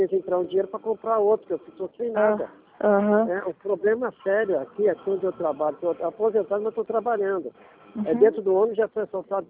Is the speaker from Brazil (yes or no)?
yes; Rio de Janeiro, Brazil; Eu sou daqui do Rio de Janeiro mesmo.